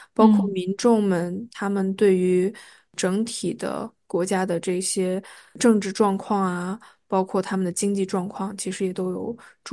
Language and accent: Chinese; Shanghai, China; 就是因为我来自上海嘛，那上海这个城市是非常有效率的，然后服务各方面也都特别特别的好。但是来到加勒比海之后